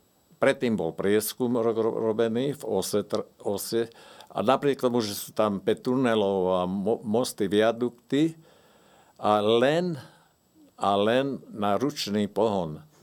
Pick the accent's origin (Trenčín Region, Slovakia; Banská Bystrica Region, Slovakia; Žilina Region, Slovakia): Trenčín Region, Slovakia; ako otec bol lesák, tak sme sa stiahovali na štyroch miestach. A boli sme z Bojníc do Hájov, to je pri Prievidzi, pri Čiavši, kde sa medvede pohybujú.